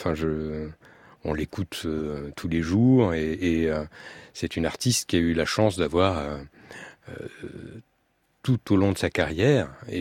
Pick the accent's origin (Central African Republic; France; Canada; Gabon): France; Carcassonne, Occitanie; born there; Je suis né à Carcassonne.